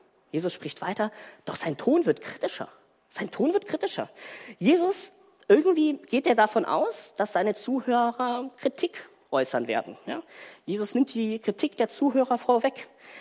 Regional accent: Southern Germany, Germany; accent: southern German dialect; Ja, ich entschuldige mich für meine süddeutsche Mundart.

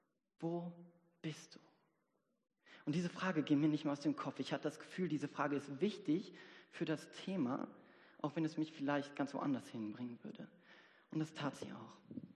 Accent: North Rhine-Westphalia, Germany; Ich komme aus dem Hochsauerland. Ich lebe in einer sehr ländlichen Gegend.

